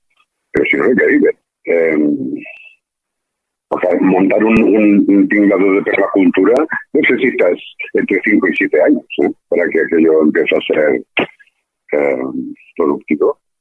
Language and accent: Spanish; Barcelona, Catalonia, Spain; Bueno, yo soy de Barcelona, pero ahora mismo ya no vivo en Barcelona, ya vivo en el campo.